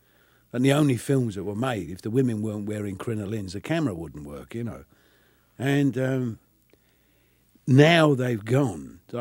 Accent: Bury St Edmunds, East of England, United Kingdom; born there; Well, I was born in Bury St. Edmunds. That's in Suffolk

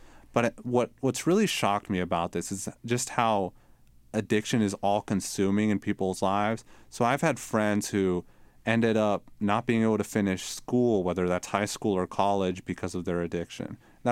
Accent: Ohio, United States; Yeah, so I'm from Ohio, which is now the state with the second highest drug overdose death rate in the country.

